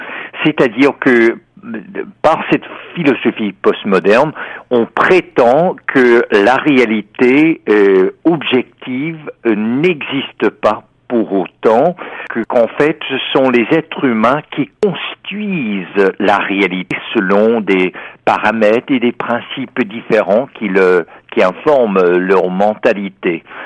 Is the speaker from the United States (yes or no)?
yes; United States; Ah oui, le paysage médiatique a changé complètement depuis mon enfance aux États-Unis